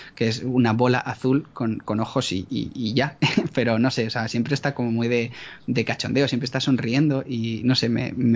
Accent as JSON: {"language": "Spanish", "country": "United States", "tie": "born there", "said": "pero mi madre siempre, porque yo nací en Estados Unidos, entonces mi madre siempre"}